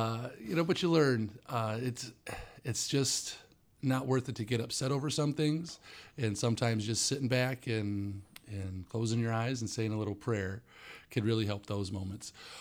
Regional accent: Michigan, United States; we're talking about a community I grew up in the Thumb. I mean, we only have 400, 500 people in the whole high school.

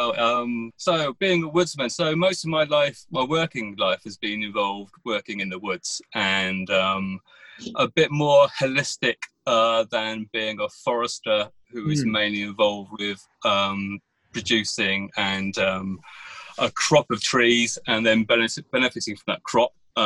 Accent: South East England, United Kingdom; I grew up in Berkshire, but in the Chiltern Hills. And we had a big, lovely woodland right on our back doorstep.

